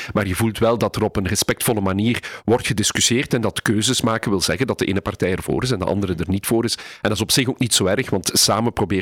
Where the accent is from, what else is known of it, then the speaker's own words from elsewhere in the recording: Limburg, Belgium; Ik ben een echte Limburger, maar ik ben ook daar misschien wel wat nuchter in.